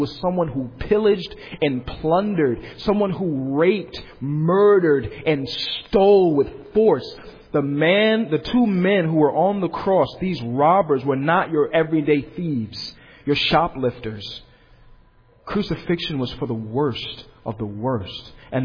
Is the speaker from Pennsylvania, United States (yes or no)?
no; Rhode Island, United States; And I thought about growing up in Rhode Island. Rhode Island is a lot of water.